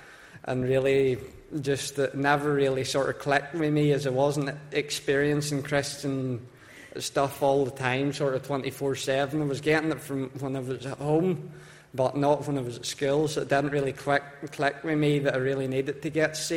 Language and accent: English; Ballymena, Northern Ireland, United Kingdom; But as I said, I come from Ballymena.